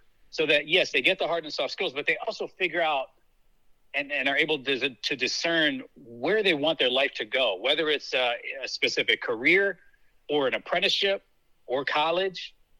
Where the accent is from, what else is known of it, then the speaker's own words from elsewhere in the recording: Maryland, United States; So I was born in Howard County General Hospital, but we moved to Prince George's County when I was like 3.